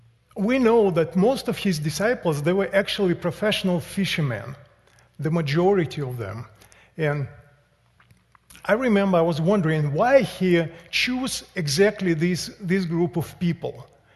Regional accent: Russia; now in United States; as you know, we immigrated from Russia. We moved to East Tennessee, actually about 12 years ago. But back home, well, this is our home now. But in Russia, as you know, the climate is very different.

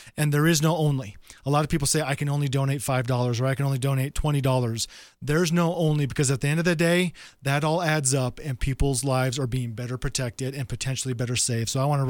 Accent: Minnesota, United States; Yep. Born and raised in Minnesota, yep.

